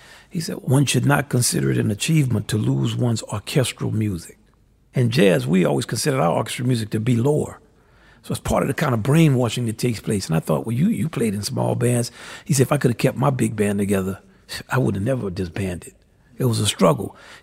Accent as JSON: {"language": "English", "town": "New Orleans", "region": "Louisiana", "country": "United States", "said": "It's just culturally, I'm from New Orleans. I was always like how I was, you know, like I am right now."}